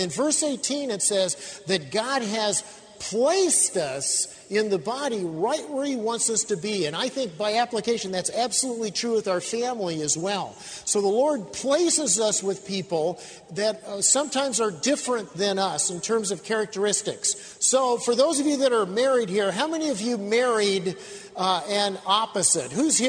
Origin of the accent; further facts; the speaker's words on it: Scottsdale, Arizona, United States; I grew up in Scottsdale, Arizona.